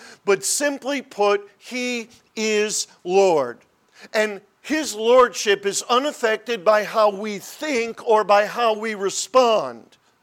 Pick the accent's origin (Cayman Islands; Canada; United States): United States; has always been difficult for us as Americans to get our minds around. As American people, we have always been resistant to the idea that someone is ruling over us.